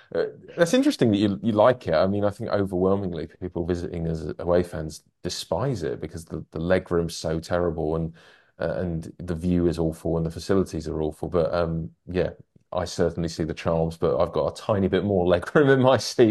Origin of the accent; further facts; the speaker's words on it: London, United Kingdom; I'm from South London